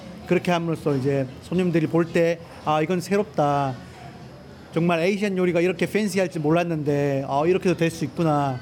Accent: South Korea; 저는 한국 사람이기 때문에 네, 거기서 많이 보람이 있죠.

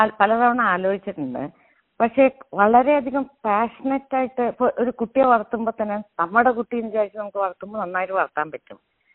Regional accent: Guruvayur, Kerala, India; also born or lived in Tamil Nadu; ജന്മദേശം തമിഴ്നാടാണ്, എങ്കിലും വളർന്നതൊക്കെ കേരളത്തിലെ ഗുരുവായൂര്.

